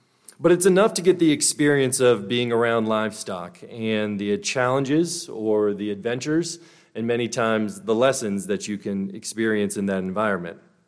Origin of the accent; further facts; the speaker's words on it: Port St. Lucie, Florida, United States; I grew up in Florida, a small town called Port St. Lucie, and we had a great childhood.